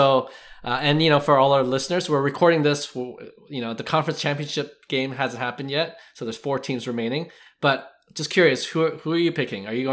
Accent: Canada; growing up in Canada, hockey is a thing here, right?

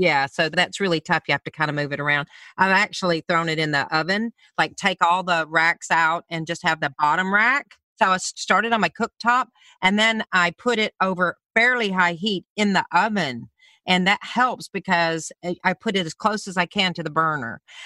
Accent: the South, United States; I'm from the South, so I use a lot of cayenne.

